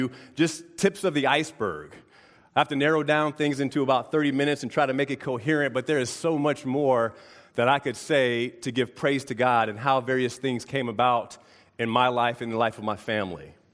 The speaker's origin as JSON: {"language": "English", "town": "Virginia Beach", "region": "Virginia", "country": "United States", "tie": "born or raised there", "said": "I grew up in Virginia Beach, Virginia, in a single-parent home."}